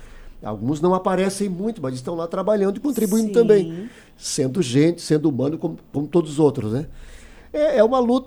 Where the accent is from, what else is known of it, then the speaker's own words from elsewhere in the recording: Rio de Janeiro, Brazil; na Baixada Fluminense, onde eu nasci e cresci, tinha duas famílias de negros, a família Fermiano e a família Pereira.